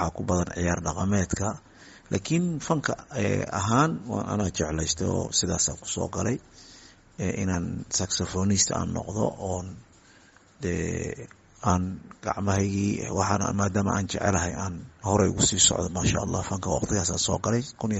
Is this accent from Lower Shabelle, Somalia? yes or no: yes; Qoryooley, Lower Shabelle, Somalia; born there; waxaan ku dhashay degmada Qoryooley ee gobolka Shabeelaha Hoose